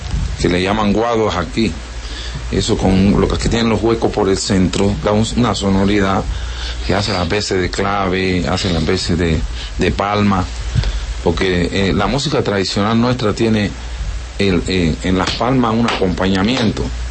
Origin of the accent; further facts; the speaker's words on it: Colombia; yo soy hijo tuyo, Colombia, yo soy hijo tuyo, yo soy descendiente de África, pero yo soy colombiano